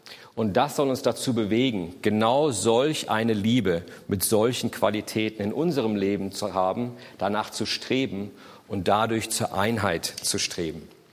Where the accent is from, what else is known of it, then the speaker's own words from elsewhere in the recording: Germany; also born or lived in Berlin, Germany; Ich bin Deutsche, aber mit einer Amerikanerin verheiratet seit 1996. Und wir haben die letzten 15 Jahre bis ins letzte Jahr in Berlin gelebt